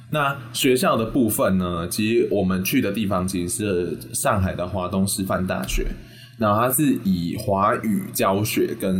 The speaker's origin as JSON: {"language": "Chinese", "country": "Taiwan", "said": "同期是有很多台湾人，我们台湾人会一起 hang out 嘛"}